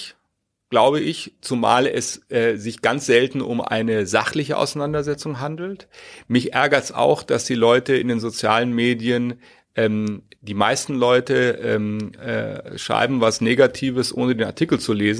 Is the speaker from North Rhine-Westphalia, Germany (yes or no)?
no; Munich, Bavaria, Germany; first language English; German is a second language; meine Mutter hat mit mir Englisch geredet. Das war also meine erste Sprache. Das führte dann dazu, dass ich als dreijähriger blonder Junge in München in Lederhosen im Kinderwagen durch die Stadt geschoben wurde